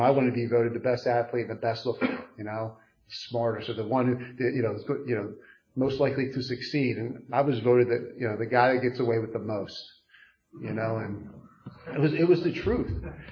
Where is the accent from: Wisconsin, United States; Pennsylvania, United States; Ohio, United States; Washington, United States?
Pennsylvania, United States; Pottstown; But, you know, I grew up right down the street. I was, you know, born and raised in Pottstown, you know, middle-class family.